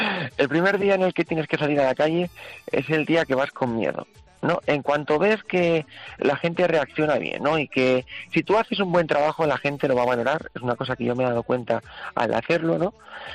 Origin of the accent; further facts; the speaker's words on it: Valladolid, Castile and León, Spain; volverme a Valladolid, ¿no?, a mi casa, porque yo soy de Valladolid.